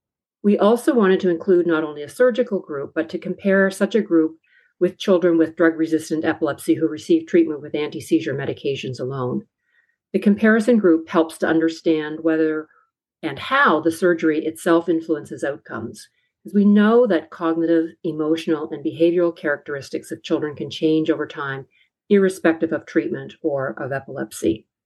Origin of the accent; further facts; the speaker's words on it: Toronto, Ontario, Canada; I'm a neuropsychologist from Toronto, Canada. I work at the University of Toronto and the Hospital for Sick Children.